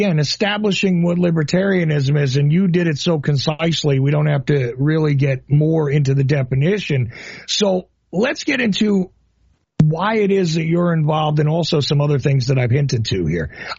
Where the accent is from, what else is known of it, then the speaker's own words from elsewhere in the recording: Asbury Park, New Jersey, United States; So I grew up in the pre-gentrified parts of Jersey that were just abandoned and ignored, like Asbury Park and stuff like that.